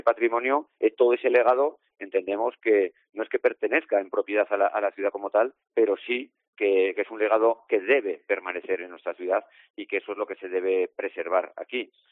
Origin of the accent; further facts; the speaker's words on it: Jaca, Aragon, Spain; sobre todo los que somos de Jaca de toda la vida